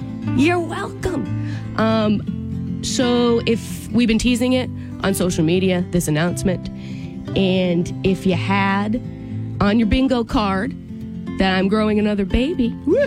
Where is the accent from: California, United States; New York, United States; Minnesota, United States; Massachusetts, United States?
Massachusetts, United States; Boston; you know I am from Massachusetts. I am from the Boston area.